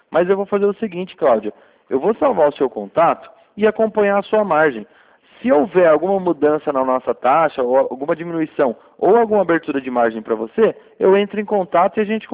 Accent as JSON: {"language": "Portuguese", "town": "Cordeirópolis", "region": "São Paulo", "country": "Brazil", "said": "Eu sou de Cordeirópolis"}